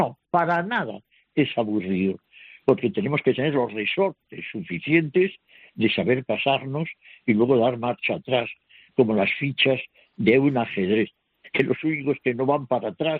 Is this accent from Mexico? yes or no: no; Galicia, Spain; en la Costa da Morte de Galicia, que es mi tierra